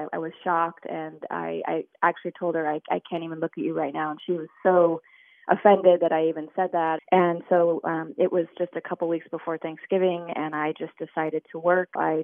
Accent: San Diego, California, United States; I'm from San Diego, California

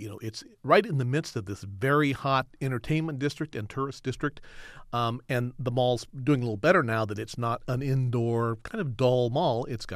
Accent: California, United States; I grew up in the West San Fernando Valley, and I remember when Topanga Plaza opened in the mid-1960s

